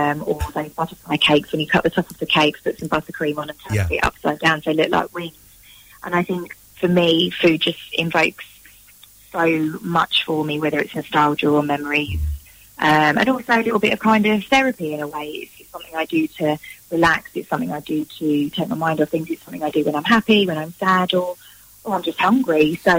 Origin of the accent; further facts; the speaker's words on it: Edmonton, London, United Kingdom; growing up in Edmonton, where I'm from